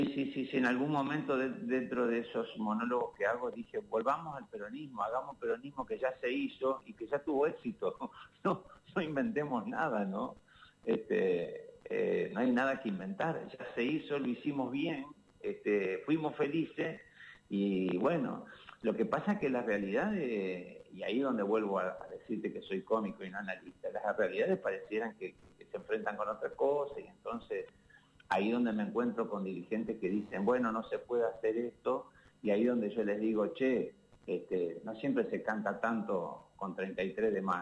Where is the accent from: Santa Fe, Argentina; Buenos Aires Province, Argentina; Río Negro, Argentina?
Santa Fe, Argentina; yo soy santafesino